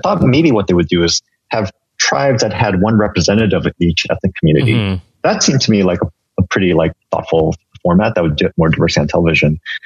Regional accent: San Francisco, California, United States

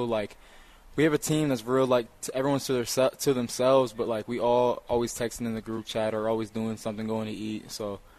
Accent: Atlanta, Georgia, United States; I'm from Atlanta, though.

